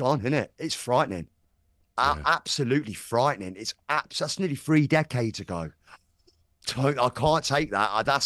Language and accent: English; Blaby, East Midlands, United Kingdom; and I went to a shop in Blaby where I grew up in Leicester